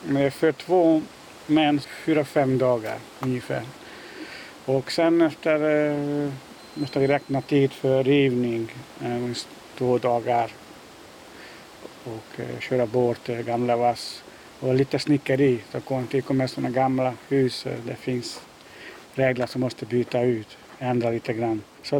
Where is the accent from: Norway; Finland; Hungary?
Hungary; Swedish is a second language; now in Sweden; Den kommer från mitt hemland, från Ungern.